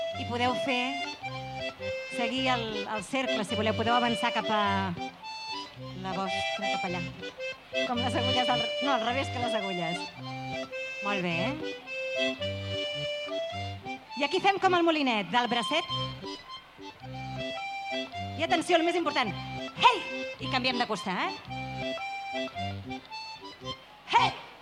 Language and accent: Catalan; Terrassa, Catalonia, Spain; Sí, venim de Terrassa.